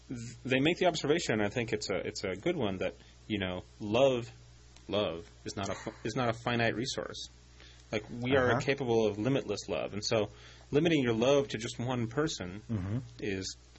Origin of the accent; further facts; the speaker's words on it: United States; I mean, I'm born in America. I'm an American.